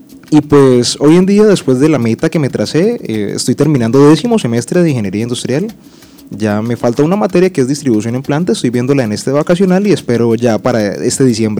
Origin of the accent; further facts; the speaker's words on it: Villavicencio, Meta, Colombia; also born or lived in La Macarena, Meta; Yo nací en 1992 en Villavicencio. De ahí viví 10 años, mis 10 siguientes años en la Macarena Meta. Por cuestiones del conflicto armado resulté viviendo acá en Villavicencio de nuevo. Hice quinto de primaria en el colegio Elisúa, de sexto a décimo en el colegio La Salle.